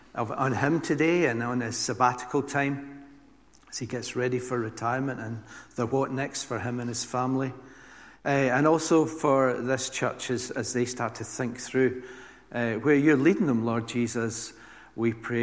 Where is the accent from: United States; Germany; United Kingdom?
United Kingdom; Glasgow, Scotland; also born or lived in Edinburgh; now in Northallerton, United Kingdom; I'm the pastor of New Life Baptist Church in Northallerton. But I'm not from there. I'm from Scotland. I was born in Glasgow. I grew up there, lived there for 30 years.